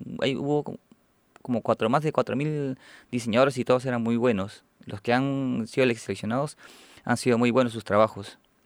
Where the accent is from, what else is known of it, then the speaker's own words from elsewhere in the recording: Lima, Peru; soy de Lima, Perú.